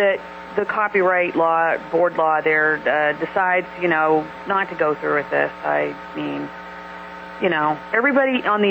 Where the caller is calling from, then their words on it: Columbus, United States; from Columbus.